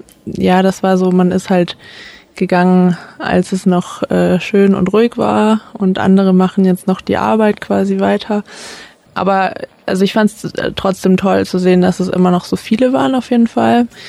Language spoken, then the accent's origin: German; Ulm, Baden-Württemberg, Germany; Also ich komme aus Ulm, deswegen habe ich das auch mitgekriegt